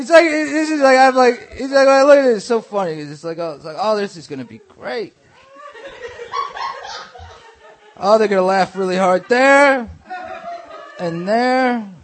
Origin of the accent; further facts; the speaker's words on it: Staten Island, New York, United States; I grew up on Staten Island. I learned at an early age to be ashamed.